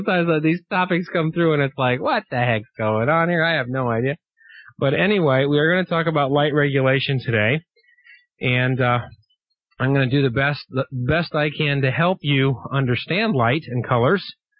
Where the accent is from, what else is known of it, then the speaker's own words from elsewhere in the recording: St. Louis, Missouri, United States; One of my favorite creatures in the history of the world when I was growing up in St. Louis, as a little boy